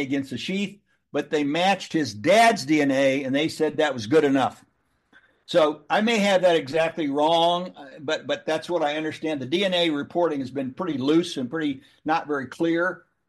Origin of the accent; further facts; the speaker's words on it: St. Joseph, Missouri, United States; born there; I was born on November 22nd, not in Kansas City, by the way, St. Joseph, Missouri.